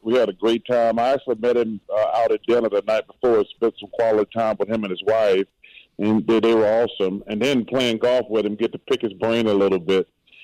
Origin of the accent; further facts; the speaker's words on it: Alabama, United States; growing up in Alabama